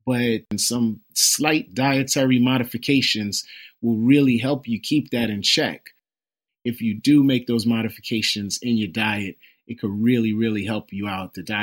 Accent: New York City, New York, United States; When I was younger, I grew up in the Bronx, and there was a bus that would go straight from the Bronx in my neighborhood where I lived in Parkchester, straight out to Queens.

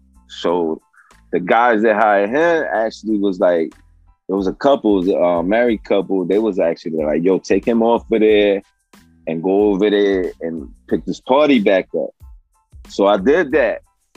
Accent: Vineland, New Jersey, United States; I'm from South Jersey, Vineland, New Jersey, to be exact

